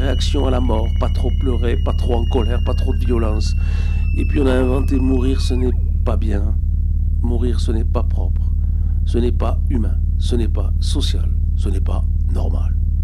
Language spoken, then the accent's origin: French; Toulouse, Occitanie, France; Quand j'étais petit à Toulouse